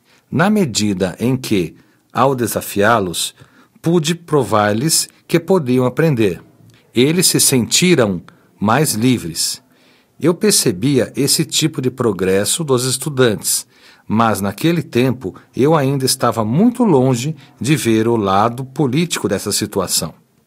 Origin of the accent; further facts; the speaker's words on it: Jaboatão, Pernambuco, Brazil; also born or lived in Recife; O primeiro, quando era ainda estudante, na minha infância, parte em Recife e depois em Jaboatão. Minha família deixou Recife para sobreviver à crise econômica da Depressão de 30.